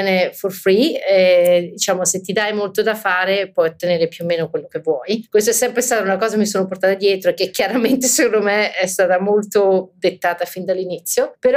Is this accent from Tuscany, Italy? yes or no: no; Rome, Lazio, Italy; Sono cresciuta a Roma e sono stata a Roma fino all'università